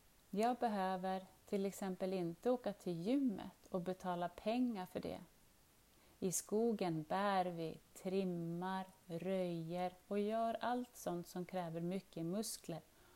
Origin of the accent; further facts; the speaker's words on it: Syria; Swedish is a second language; now in Sweden; och jag kommer från Syrien. Jag har varit i Sverige i 6 år. Jag gick en utbildning i Rättvik som heter Grön näring.